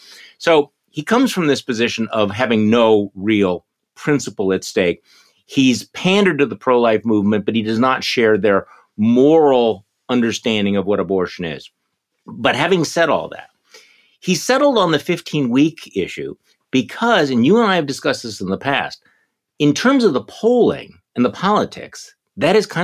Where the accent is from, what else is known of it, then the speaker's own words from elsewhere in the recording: Milwaukee, Wisconsin, United States; I think it was right here in my hometown of Milwaukee